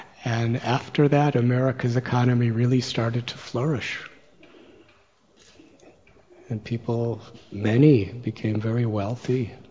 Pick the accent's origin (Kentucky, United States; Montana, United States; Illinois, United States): Illinois, United States; Chicago; born there; But I was born in Chicago, in the United States, 1950.